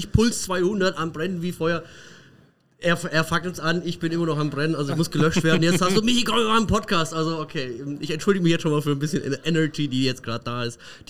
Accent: Bavaria, Germany; aber Diepholz gibt es sogar bei uns im Allgäu in Ort

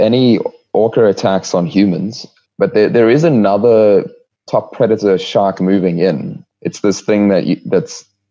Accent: South Africa; moved away as an adult; I am South African. I left South Africa in 2011.

